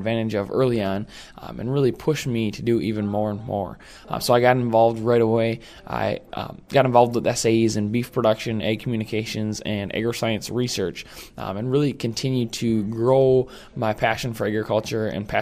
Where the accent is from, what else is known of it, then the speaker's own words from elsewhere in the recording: Spencer, Wisconsin, United States; Well, I grew up in Spencer, Wisconsin, just like you said